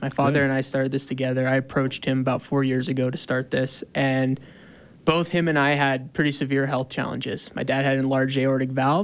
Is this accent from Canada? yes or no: yes; Canada; now in Utah, United States; So we're both from Canada.